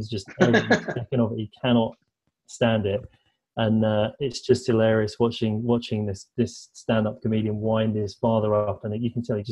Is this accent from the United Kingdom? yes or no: yes; United Kingdom; moved away as an adult; now in Canada; So, I'm a Brit, Tom.